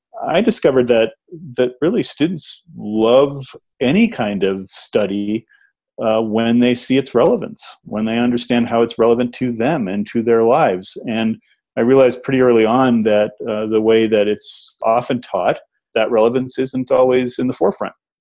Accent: Massachusetts, United States; And I was growing up in Massachusetts, so I'd never been to Colorado before.

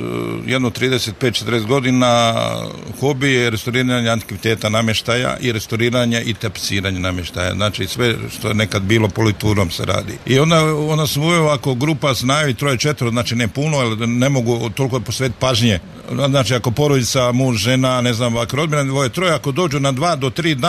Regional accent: Zagreb, City of Zagreb, Croatia; pošto sam odrastao u Zagrebu

